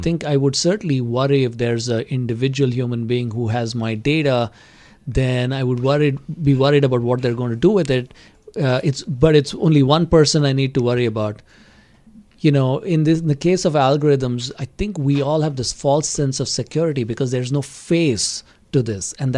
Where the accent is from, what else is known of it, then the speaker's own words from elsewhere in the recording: India; now in United States; When I was growing up in India and I was in an engineering school